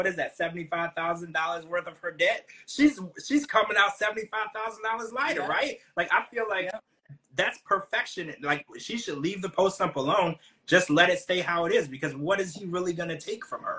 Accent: Louisiana, United States; You know, I'm from Louisiana.

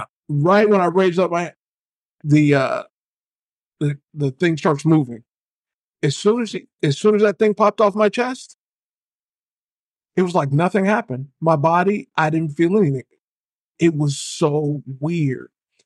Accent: California, United States; I grew up in California.

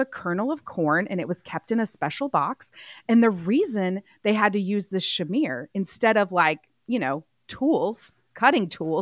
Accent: Texas, United States; now in Alabama, United States; But yeah, I am from Texas. And I bravely try to live my life in Alabama without yellow queso

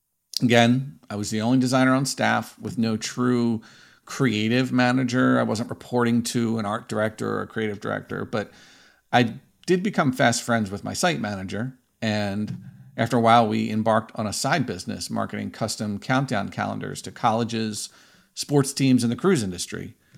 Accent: Philadelphia, Pennsylvania, United States; accent: Philadelphia; So I grew up in Northeast Philly. You may have noticed from my accent

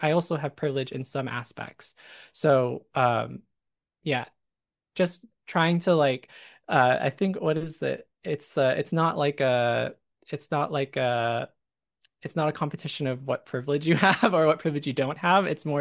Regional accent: California, United States; I would say like, "Oh, I'm from, you know, California. I was born in California."

